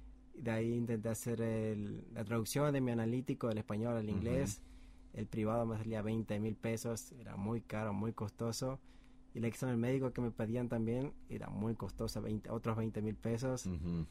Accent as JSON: {"language": "Spanish", "country": "Argentina", "first_language": "Spanish", "moved": "yes", "lives_now": "Japan", "said": "argentino"}